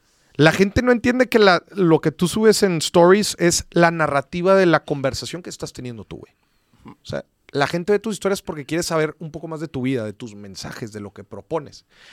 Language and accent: Spanish; Monterrey, Nuevo León, Mexico; Todos aquí somos de Monterrey, tú eres de Saltillo.